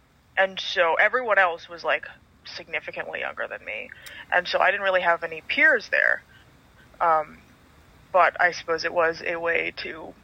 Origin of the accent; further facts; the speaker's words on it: San Gabriel, California, United States; also born or lived in Monterey Park; so I was born in Monterey Park, and we moved once across Monterey Park when I was really little, and then the second time was when I was three or four, my mom was pregnant with my sister, and we moved to a house in San Gabriel